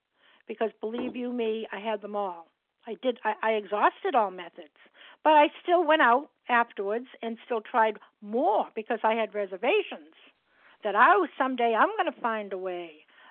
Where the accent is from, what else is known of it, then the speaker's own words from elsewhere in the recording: Boston, Massachusetts, United States; I'm from Massachusetts and in Boston.